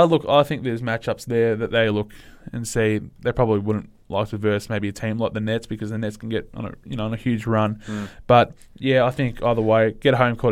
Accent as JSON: {"language": "English", "country": "Australia", "said": "I'd like to see, obviously, Ben Simmons get into a finals would be great as an Australian"}